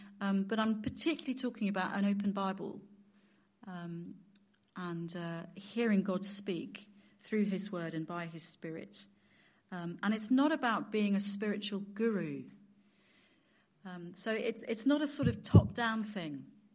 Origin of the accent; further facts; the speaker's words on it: United Kingdom; I'm a Brit, remember?